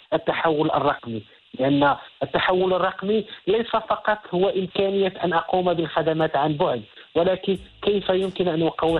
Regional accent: Morocco; لأن أهم شيء عندنا في المغرب هو رأس المال البشري

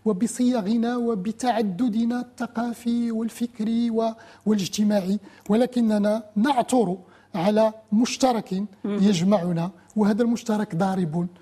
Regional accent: Morocco; ما نحن كمغاربة محاربون، كمغاربة متعايشون،

